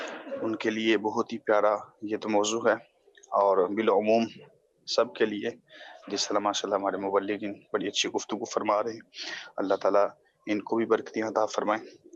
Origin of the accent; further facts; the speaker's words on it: Sargodha, Punjab, Pakistan; میرا تعلق سرگودا سے ہے.